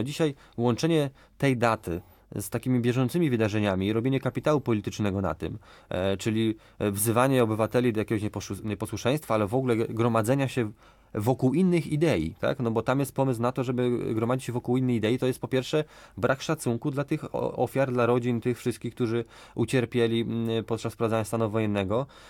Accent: Łódź, Łódź Voivodeship, Poland; Ja czekam jako gość i łodzianin na zaproszenie.

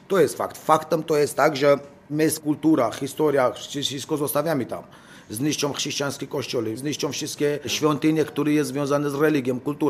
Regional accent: Armenia; Polish is a second language; jako Ormianin to będę dbał o rację mojego państwa i mojego narodu.

